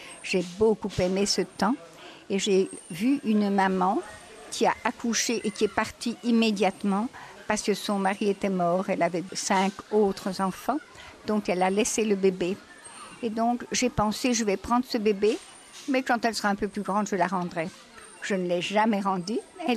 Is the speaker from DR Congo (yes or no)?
no; Liège, Wallonia, Belgium; now in India; je suis née à Liège et que j'en suis très fière. De tout mon cœur, je suis liégeoise et de tout mon cœur, je suis indienne.